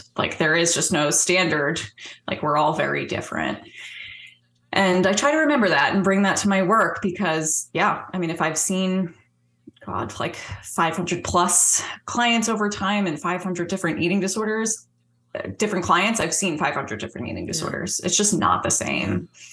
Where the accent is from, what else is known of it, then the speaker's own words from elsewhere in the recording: Northeast, United States; I think that I'm from the Northeast, and I don't really hear it in the South very much